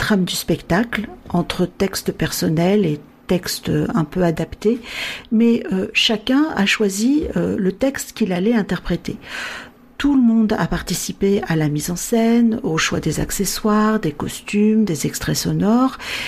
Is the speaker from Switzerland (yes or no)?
no; France; comme mon nom ne l'indique pas, je suis d'origine portugaise. Je suis née en France, j'ai toujours vécu en France, mes parents, ma famille, ils sont tous portugais, et mon père a fait partie des immigrants des années 60